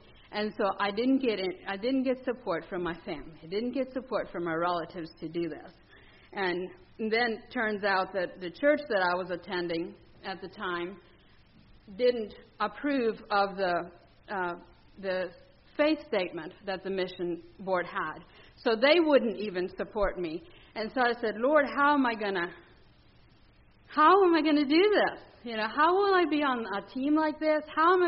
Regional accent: Belize; I grew up in Belize, Central America, in a very conservative Mennonite colony.

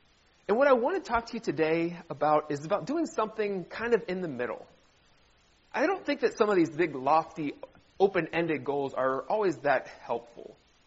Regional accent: Ohio, United States; moved away as an adult; now in Virginia, United States; So I had the wonderful pleasure of traveling to my home state of Ohio over Christmas.

